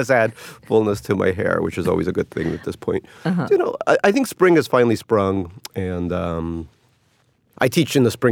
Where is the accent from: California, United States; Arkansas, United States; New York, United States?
New York, United States; Queens; You know, I grew up in Queens, and being a spicy meatball, I thought was funny.